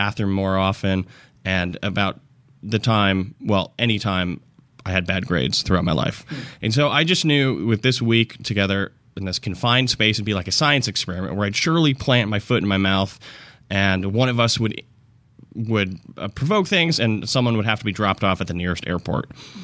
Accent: Albany, New York, United States; moved away as an adult; now in Los Angeles, United States; I escaped my hometown of Albany, New York, basically just for the good times and good weather of Los Angeles.

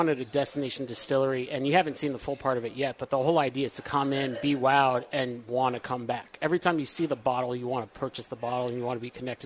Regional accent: England, United Kingdom; born there; So my dad's military, so I traveled the world a lot. I was born in England, went back there as a little kid.

